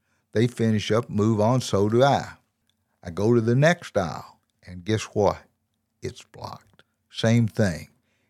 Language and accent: English; the South, United States; I'm from the South. It's a buggy in the middle of the aisle.